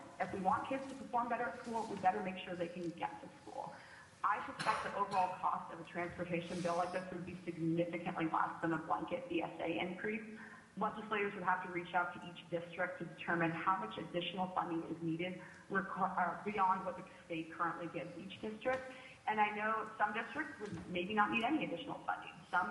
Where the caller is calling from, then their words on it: Fairbanks, Alaska, United States; I'm calling from Fairbanks, Alaska.